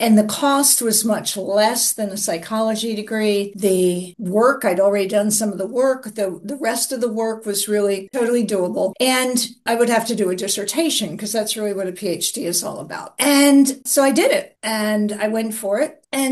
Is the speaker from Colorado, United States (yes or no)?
no; New Jersey, United States; now in Florida, United States; I came to Florida from New Jersey